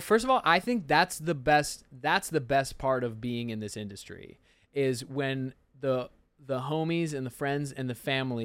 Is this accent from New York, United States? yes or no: no; Detroit, Michigan, United States; Which is a whole crazy thing because we grew up in Detroit, but now everybody's in LA.